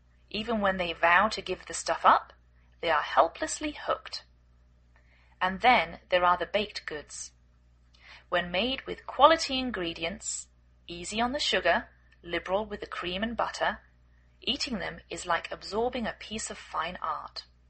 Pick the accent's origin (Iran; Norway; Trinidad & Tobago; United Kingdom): United Kingdom; England; now in United States